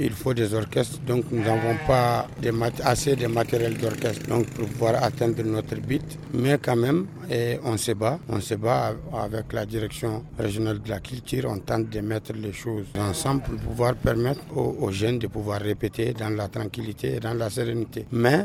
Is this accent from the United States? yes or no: no; Timbuktu, Timbuktu Region, Mali; Je suis de Tombouctou.